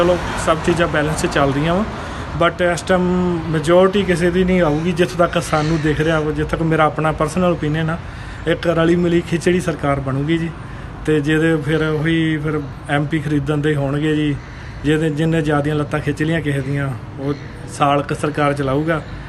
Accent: Devigarh, Punjab, India; ਮੈਂ ਦੇਵੀਗੜ੍ਹ ਪਟਿਆਲੇ ਤੋਂ ਬਿਲੋਂਗ ਕਰਦਾ ਜੀ, ਸਾਡੇ ਆਪਣੇ ਕਸਬੇ ਦੇ ਵਿੱਚ ਸੀਵਰੇਜ ਦਾ ਬਹੁਤ ਬੁਰਾ ਹਾਲ ਆ

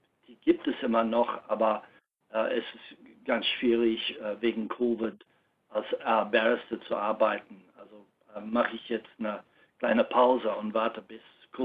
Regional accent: Australia; bin Australier

